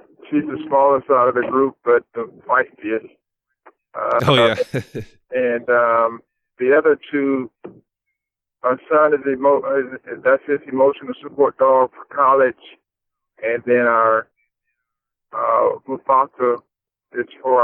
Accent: Thomasville, United States; Started the YMCA in my hometown, Thomasville.

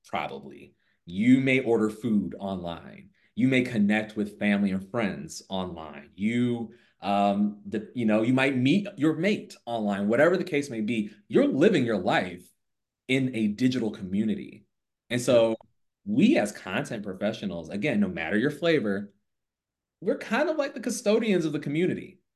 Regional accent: the South, United States; To borrow from my experience as a Southerner.

